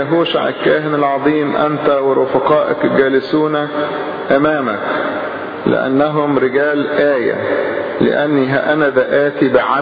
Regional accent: Egypt; ولغاية دلوقتي الفلاحين عندنا في مصر يقول لك الشجرة طلعت نسور.

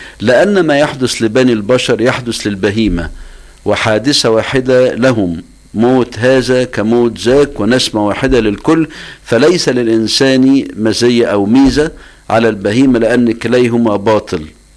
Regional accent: Egypt; والأباء ردوا عليها خصوصا عندنا في مصر

